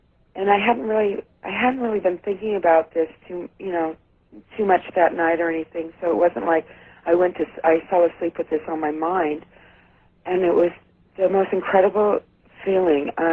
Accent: Sacramento, California, United States; And I'm from Sacramento, California.

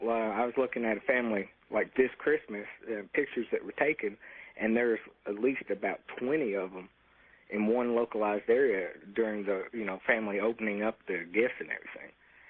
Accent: Somerset, Kentucky, United States; I'm from Somerset, Kentucky. Recently been in this apartment building for about 1 month

